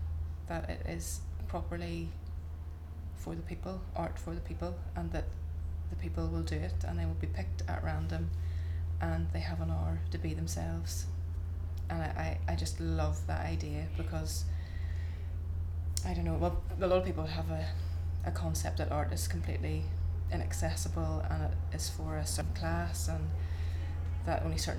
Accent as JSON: {"language": "English", "town": "Belfast", "region": "Northern Ireland", "country": "United Kingdom", "said": "I am 31 years old and I come from Belfast."}